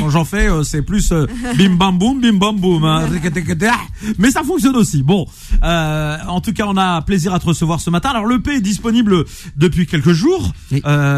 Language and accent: French; Nantes, Pays de la Loire, France; Ouais, je suis de Nantes.